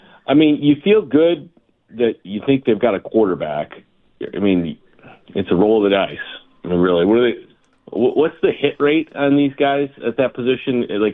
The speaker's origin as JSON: {"language": "English", "town": "Chicago", "region": "Illinois", "country": "United States", "said": "You know, with the Blackhawks, as a Chicagoan, it comes down to ownership."}